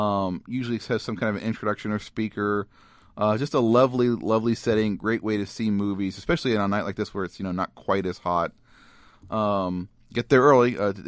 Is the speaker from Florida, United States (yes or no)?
yes; Orlando, Florida, United States; You know, I was just back to home in Orlando. Yes, I'm from Orlando.